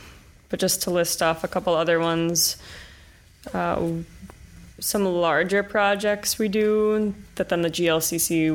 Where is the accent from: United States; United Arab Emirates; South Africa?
United States; Lake Michigan; And I grew up on Lake Michigan, so I've always lived on the Great Lakes